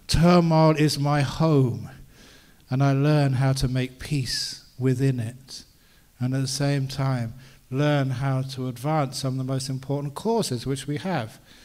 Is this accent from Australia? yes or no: yes; Australia; I said, I come from Australia.